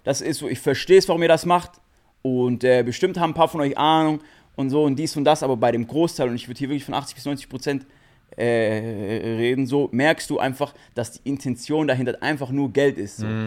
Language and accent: German; Germany; wo ich aufgewachsen bin, so am Bodensee, keinen kannte